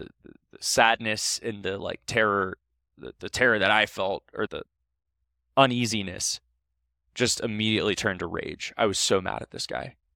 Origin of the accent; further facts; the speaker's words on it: Ohio, United States; I'm from Ohio. That's where LeBron James is from.